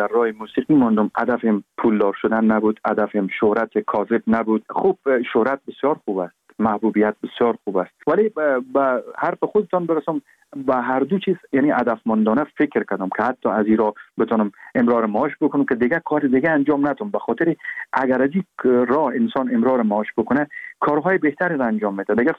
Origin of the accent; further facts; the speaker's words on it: Afghanistan; born there; ما در افغانستان کلگی ما متولد شدیم،